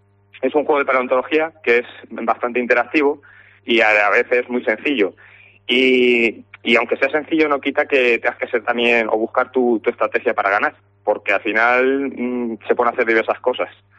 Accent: Cuenca, Castilla-La Mancha, Spain; Como nosotros somos de Cuenca

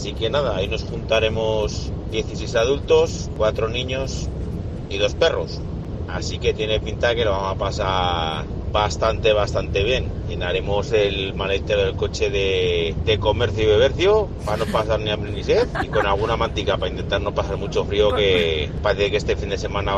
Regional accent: Zaragoza, Aragon, Spain; now in Girona, Spain; de Zaragoza, aquí entre las nieblas de la zona de Gerona.

